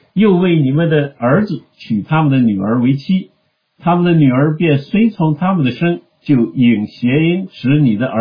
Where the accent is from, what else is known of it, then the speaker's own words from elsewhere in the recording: China; 尤其是我们中国人有佛教背景，我会把一些佛教思想带入这个基督教信仰里面来